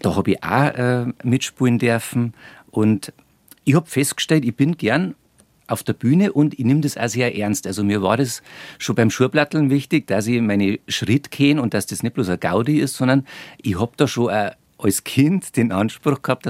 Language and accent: German; Reichersbeuern, Bavaria, Germany; Ich bin nämlich aus Reichersbayern. Das ist ein kleiner Ort zwischen Bad Tölz und Tegernsee. Mhm. Und ja, da habe ich eine ganz wunderbare Kindheit verbracht